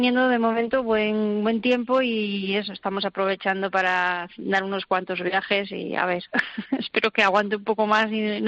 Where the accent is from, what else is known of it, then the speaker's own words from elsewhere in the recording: Sotres, Cantabria, Spain; yo soy de aquí de Sotres, aunque no viví aquí mi infancia y de chavala, pero soy de aquí, yo sabía lo que era esto y siempre me había gustado vivir aquí.